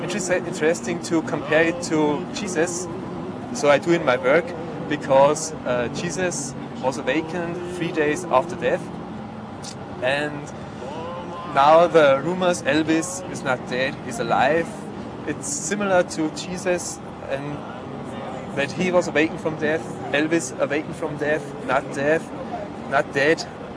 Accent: Bavaria, Germany; I'm from Bavaria, Germany.

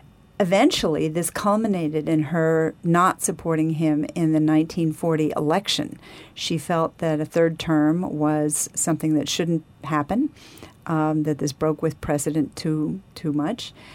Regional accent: East, United States; I'm basically from the East. My mother didn't buy this ranch until after I was grown. I grew up here in the East.

